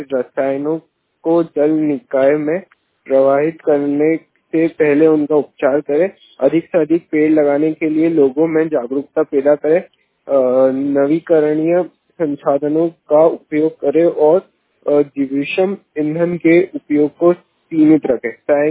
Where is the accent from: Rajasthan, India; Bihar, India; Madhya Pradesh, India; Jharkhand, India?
Madhya Pradesh, India; Indore; मैं इंदौर से हूँ।